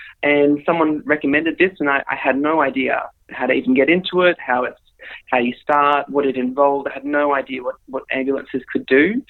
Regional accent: Oakley, Victoria, Australia; I grew up in Oakley mostly for the majority of my childhood. I mostly grew up in Oakley.

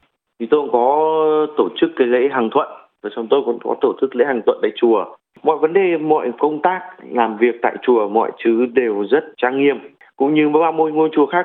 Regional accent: Melbourne, Victoria, Australia; và tôi đến từ Melbourne ạ.

